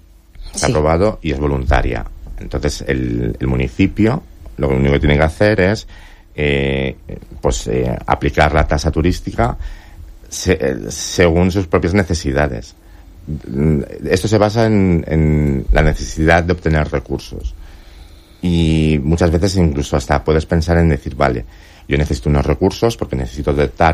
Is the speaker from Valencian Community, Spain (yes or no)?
yes; Benidorm, Valencian Community, Spain; claro, es que somos de aquí de Benidorm, entonces la conozco.